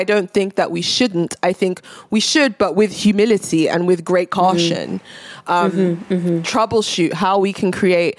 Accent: Nigeria; Even in like Nigeria, in like modern day Nigeria, I'm Nigerian

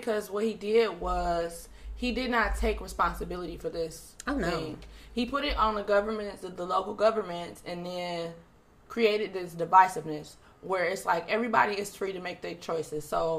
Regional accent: Detroit, Michigan, United States; now in Los Angeles, United States; I like to rep my city. I'm from Detroit. $600 is totally different in Detroit than it is out here in LA.

